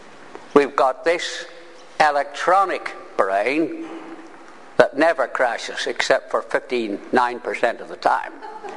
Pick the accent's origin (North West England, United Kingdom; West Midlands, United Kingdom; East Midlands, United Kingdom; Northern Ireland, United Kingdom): Northern Ireland, United Kingdom; Because as an Ulsterman, you'd be flat in your back.